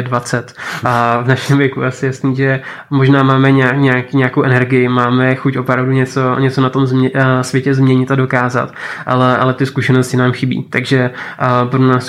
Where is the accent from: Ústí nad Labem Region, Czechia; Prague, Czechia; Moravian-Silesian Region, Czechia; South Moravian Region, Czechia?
South Moravian Region, Czechia; Brno; jak já jsem Brňák tělem i duší a opravdu Brno je láska